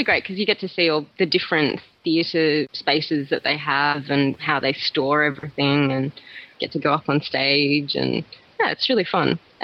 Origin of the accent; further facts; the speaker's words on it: Sydney, New South Wales, Australia; I was actually born and bred in Sydney. My father is Australian. My mother is Peruvian, of all things.